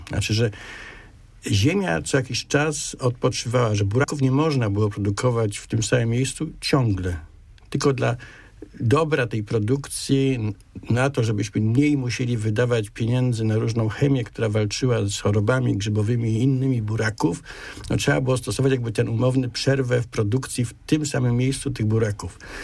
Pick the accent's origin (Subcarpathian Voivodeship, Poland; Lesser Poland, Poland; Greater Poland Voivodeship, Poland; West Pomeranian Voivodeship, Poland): Greater Poland Voivodeship, Poland; Poznań; Ja generalnie bardzo jestem poznaniakiem